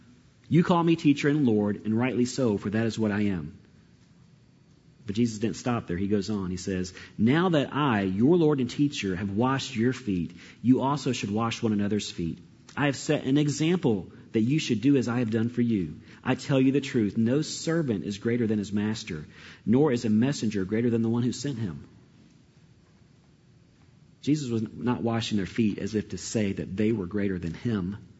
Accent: Atlanta, Georgia, United States; I was growing up in Atlanta, so I was right in the hub of it all, with the headquarters of Coke there.

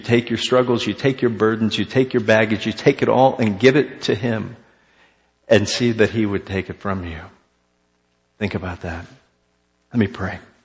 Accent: Florida, United States; I'd never been skiing. I'm from Florida.

